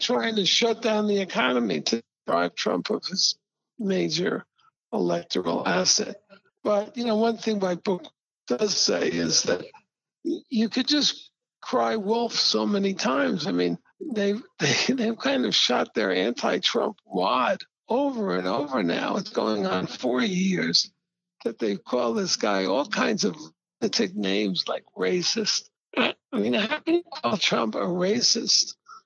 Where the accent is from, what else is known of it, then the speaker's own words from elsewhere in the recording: United States; And I say this as an agnostic, non-observant Jew. I say it as an American